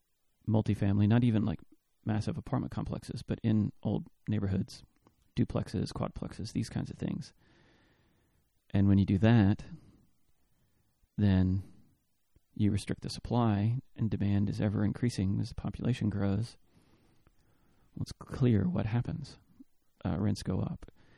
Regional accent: Dallas-Fort Worth, Texas, United States; now in Austin, United States; I didn't grow up here myself. I grew up in Dallas-Fort Worth. My mom grew up here. My mom's from here. I would come down here quite a bit as a kiddo, but I didn't live here.

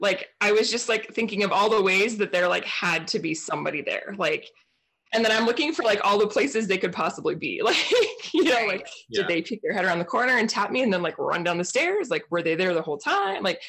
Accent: Portland, Oregon, United States; like, I grew up in Portland, Oregon. So like, we don't have that there.

